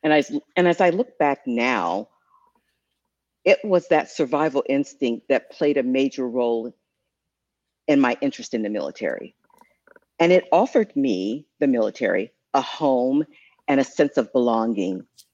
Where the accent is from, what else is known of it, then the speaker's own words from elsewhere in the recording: Long Island, New York, United States; born there; I was born in Long Island, New York, and I was raised here, there, and everywhere.